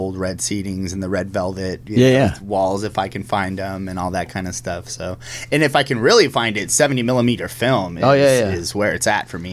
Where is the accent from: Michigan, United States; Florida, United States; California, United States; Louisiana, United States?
California, United States; Moreno Valley; also born or lived in Long Beach / Downey; Long Beach represent. and then I was raised in Moreno Valley. And then as a teenager, I moved to Downey